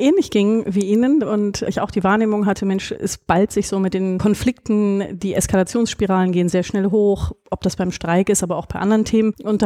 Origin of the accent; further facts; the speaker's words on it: Northern Germany, Germany; Und ich komme vom Land, aus Norddeutschland.